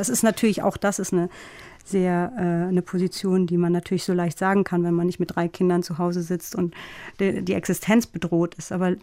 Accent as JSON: {"language": "German", "town": "Frankfurt", "region": "Hesse", "country": "Germany", "tie": "born or raised there", "said": "der erste Ort, wo wir ankamen an Heiligabend 1985, ist dann so auch zu unserem Zuhause geworden, und so bin ich in Frankfurt groß geworden."}